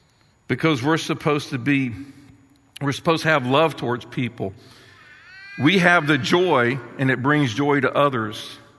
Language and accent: English; Florida, United States; Yeah, I grew up in Florida, mainly on the east coast of Florida